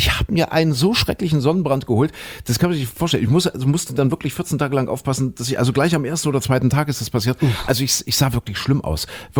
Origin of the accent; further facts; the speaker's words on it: East Germany, Germany; Ich bin ja ein Kind der DDR.